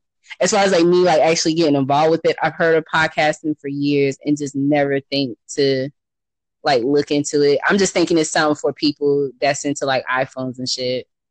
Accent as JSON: {"language": "English", "region": "Ohio", "country": "United States", "tie": "born or raised there", "said": "I grew up in Ohio. They're like, well, Ohio don't talk country. I'm like, I'm literally like an hour away from Kentucky. So we talk country for real."}